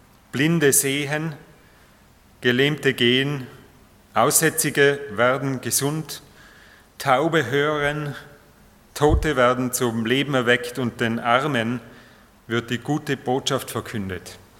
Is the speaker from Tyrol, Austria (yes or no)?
yes; Tyrol, Austria; now in Traun, Austria; Das ist in der Nähe von Wien. Aber ich stamme ursprünglich aus Tirol.